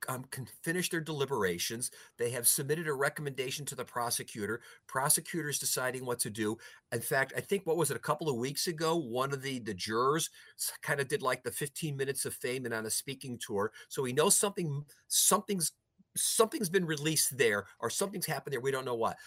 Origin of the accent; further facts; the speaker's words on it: New York, United States; and again, I'm from New York also originally too.